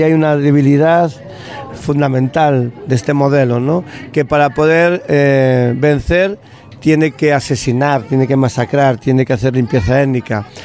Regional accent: Galicia, Spain; accent: Galician; aunque tenga el color de la piel blanca, aunque mi acento sea gallego

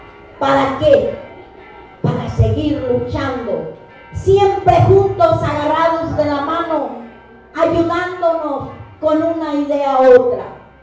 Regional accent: Cherán, Michoacán, Mexico; en esos momentos difíciles de mi gente, de mi pueblo, los niños lloraban, las mujeres también llorábamos

